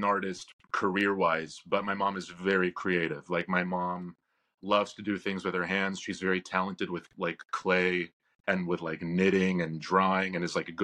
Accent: Austin, Texas, United States; It was Austin, Texas

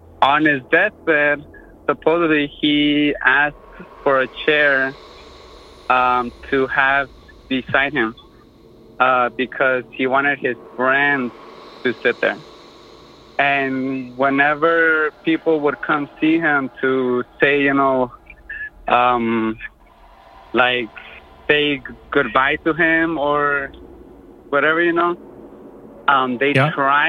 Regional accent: Boardman, Oregon, United States; And I'm from Boardman, Oregon.

